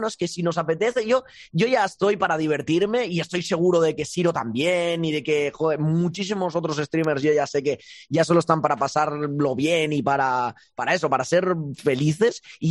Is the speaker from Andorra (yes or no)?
yes; Andorra